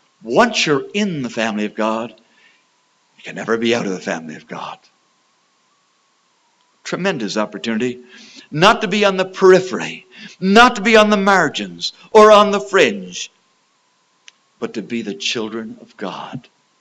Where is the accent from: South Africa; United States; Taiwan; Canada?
Canada; I'm a Canadian